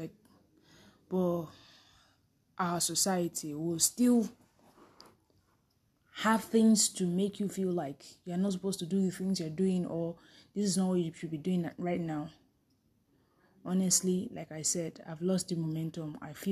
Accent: Nigeria; But then I'm a Nigerian. What do you expect?

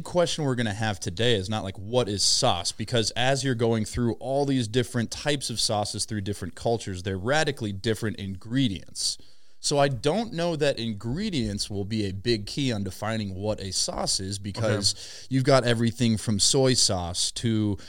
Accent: Midwest, United States; See, as like a Midwesterner, you go, what's in ranch?

